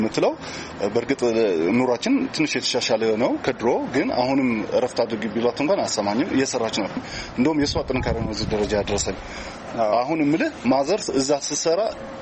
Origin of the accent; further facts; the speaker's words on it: Mekelle, Tigray, Ethiopia; ተወልጄ ያደግኩት እዚሁ መቀሌ ከተማ ሆኖ ቀበሌ 18 እና ገና ህፃን ልጅ ሁኜ ከአባቴ ጋር ነው ይህን ስራ እየሰራሁ ያደግኩኝ።